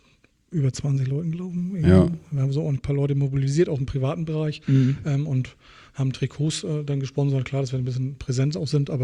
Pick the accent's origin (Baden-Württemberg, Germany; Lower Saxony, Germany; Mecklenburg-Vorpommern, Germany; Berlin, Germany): Mecklenburg-Vorpommern, Germany; Boizenburg; Ich komme nicht aus Schwarzenberg, nee, ich komme aus Bolzenburg